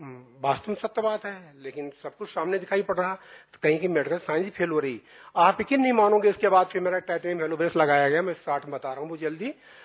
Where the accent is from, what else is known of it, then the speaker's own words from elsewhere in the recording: Kanpur, Uttar Pradesh, India; मेरा मूलतः घर तो कानपुर पड़ता है लखनऊ में भी मेरा आवास है।